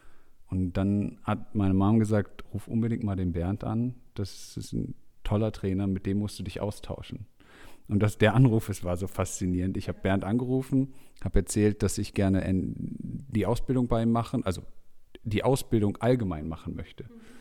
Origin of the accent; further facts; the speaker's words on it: Lower Saxony, Germany; ich komme aus der Nähe von Hannover, aus dem Land.